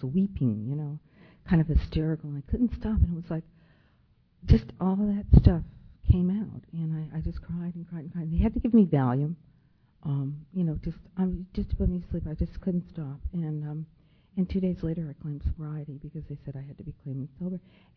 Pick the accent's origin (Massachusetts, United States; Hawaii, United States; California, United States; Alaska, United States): Hawaii, United States; Honolulu; And I'm here from Honolulu, Hawaii.